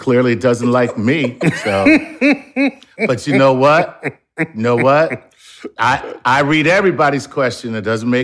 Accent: Philadelphia, Pennsylvania, United States; I'm from Philadelphia. It's not capicola.

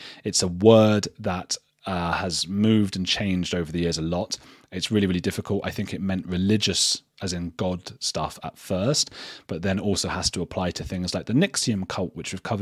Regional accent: Watford, East of England, United Kingdom; also born or lived in Germany / Colombia; now in Bristol, United Kingdom; where I am in England. That's Bristol. At the moment, I'm from Watford, though.

